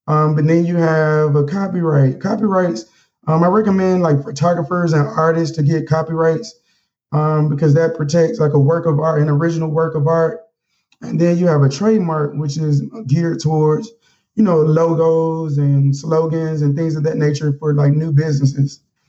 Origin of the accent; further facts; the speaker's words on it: Mobile, Alabama, United States; now in Washington, D.C., United States; Growing up with Mobile, it was okay. It was cool. You know, I never, you know, discredit where I came from. You know, I say Alabama raised me, but, you know, D.C. kind of mad